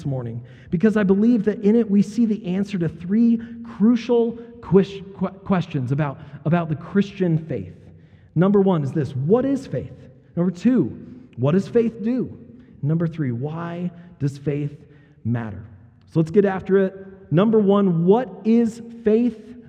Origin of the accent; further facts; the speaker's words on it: Boulder, Colorado, United States; I grew up in Boulder, so I know all about that, People's Republic of Boulder.